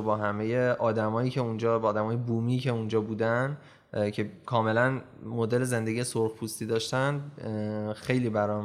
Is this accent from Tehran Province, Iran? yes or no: yes; Tehran, Tehran Province, Iran; born there; 26 سالمه، متولد تهران هستم.